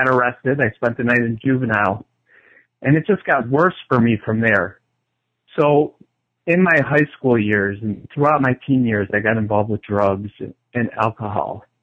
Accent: Detroit, Michigan, United States; born there; Yeah, well, I was born in Detroit, Michigan, in Metro Detroit, and I was baptized a Catholic.

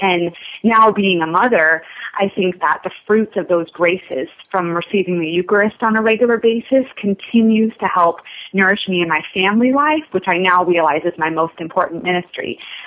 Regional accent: Arizona, United States; also born or lived in Denver; now in California, United States; So I left begrudgingly from Denver, but I actually was born and raised in Arizona.

